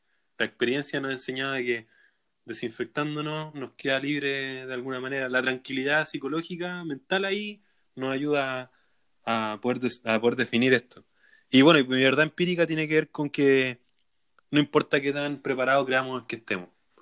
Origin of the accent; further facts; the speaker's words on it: Chile; sabemos que somos chilenos, y vivimos en esta incertidumbre permanente